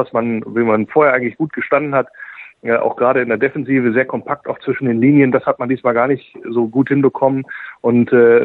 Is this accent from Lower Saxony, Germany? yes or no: yes; Wolfsburg, Lower Saxony, Germany; born there; Also ich bin gebürtiger Wolfsburger